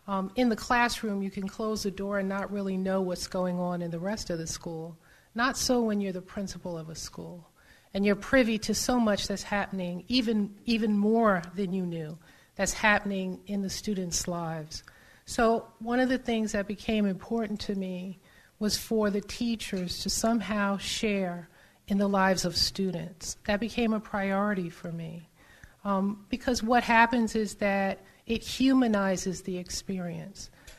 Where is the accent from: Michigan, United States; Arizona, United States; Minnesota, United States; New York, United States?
New York, United States; New York City; And I grew up in New York City. New York, at the time when I grew up, was very segregated.